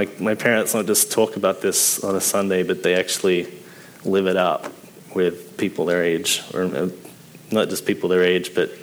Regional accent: Australia; moved away; I didn't grow up in this country, and so I'm not used to long, cold winters. I grew up in Australia, for those who don't know.

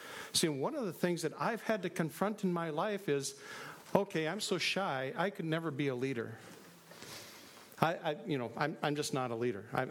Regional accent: Minneapolis, Minnesota, United States; also born or lived in Crystal; I was so shy when we moved out to Crystal from North Minneapolis and I was in the 10th grade.

